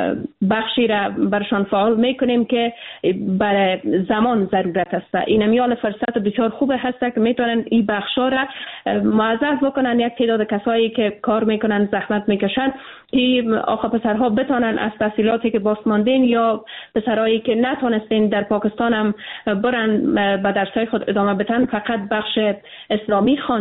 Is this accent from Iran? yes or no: no; Afghanistan